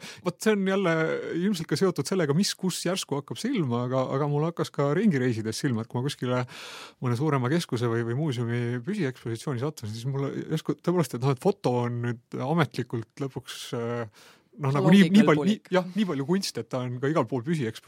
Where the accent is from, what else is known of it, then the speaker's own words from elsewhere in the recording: Tartu, Tartu County, Estonia; ma olen Tartust